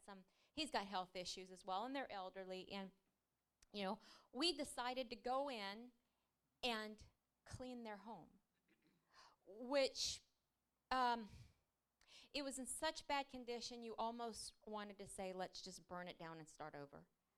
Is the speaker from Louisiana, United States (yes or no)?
yes; Baton Rouge, Louisiana, United States; I mean, I'm from Baton Rouge, Louisiana, which I always tell my husband, honey, I get it. I'm from a third world country too.